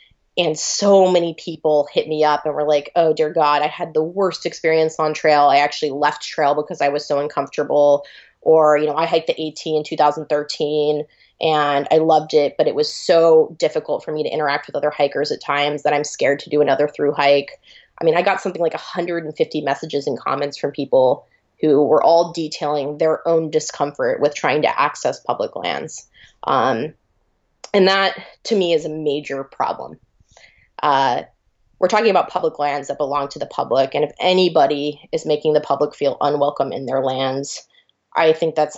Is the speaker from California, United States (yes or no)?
yes; California, United States; I'm from the San Francisco Bay Area.